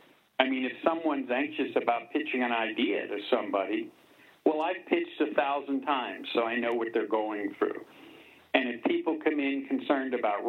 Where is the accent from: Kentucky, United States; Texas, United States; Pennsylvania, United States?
Pennsylvania, United States; Pittsburgh; You know, I grew up in the Pittsburgh with steel mills, a very blue-collar town, very smoky skies, and that Pittsburgh is gone.